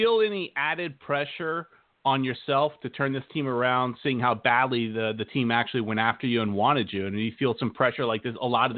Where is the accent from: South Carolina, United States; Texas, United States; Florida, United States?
Florida, United States; Miami; I live closer to Fort Lauderdale, closer to where the Strikers are, but I grew up down in Miami, so all my life I've been around here.